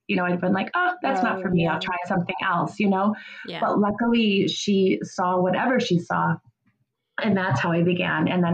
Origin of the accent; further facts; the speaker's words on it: Kenosha, Wisconsin, United States; my dad and my stepmom took us to a Renaissance fair in Wisconsin. I'm from Kenosha.